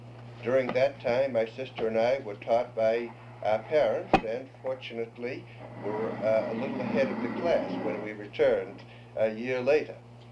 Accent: Weymouth, Massachusetts, United States; also born or lived in Boston; Well, I was born in Boston, Massachusetts. Our home was in Weymouth, Massachusetts, which is down toward Cape Cod and about 20 miles south of Boston.

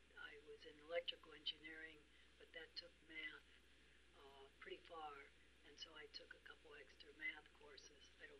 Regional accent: Cleveland, Ohio, United States; also born or lived in St. Louis, Missouri; I was born in St. Louis, Missouri, and I'm the only child. We lived there probably less than a year, and my father thought that he could get work in Ohio, and so they moved to Cleveland, Ohio

